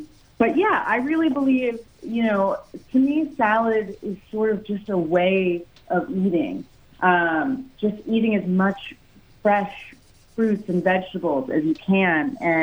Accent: East Coast, United States; now in West Coast, United States; growing up on the East Coast and spending a lot of time in New York, things are pretty bleak until you see those first greens of spring

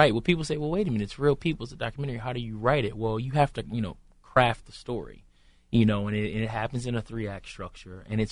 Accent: Baltimore, Maryland, United States; I was born in Johns Hopkins. I grew up in Park Heights, you know, so I'm from Garrison and Belvedere.

